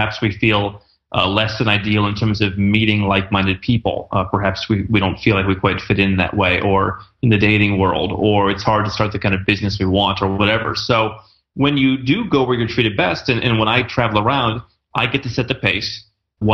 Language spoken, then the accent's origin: English; United States; I was lucky enough to have a background growing up in the United States with an entrepreneurial family